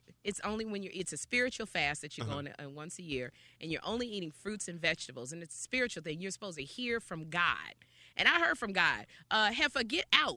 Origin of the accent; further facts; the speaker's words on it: Sherman Oaks, California, United States; I'm from the Valley. I'm from Sherman Oaks.